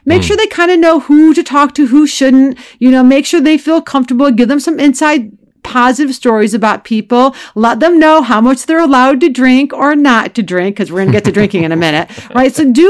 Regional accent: Ohio, United States; Which I might go to because I am originally from Ohio, so I do know how to bowl.

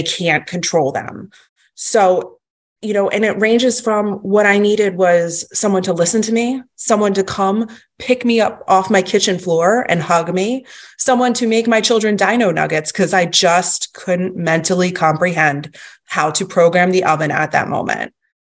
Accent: Philadelphia, Pennsylvania, United States; I'm from Philly. I am a strong, independent, smart, don't take crap from anybody type of person.

